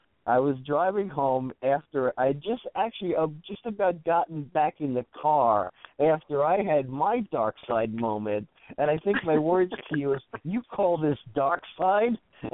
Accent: New York, United States; I grew up in New York, and when I went to college, I sold Nathan's hot dogs.

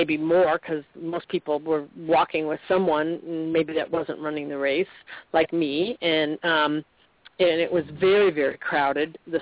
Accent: Chicago, Illinois, United States; Now, I'm originally from Chicago, and so I'm used to traveling, you know, mass transportation.

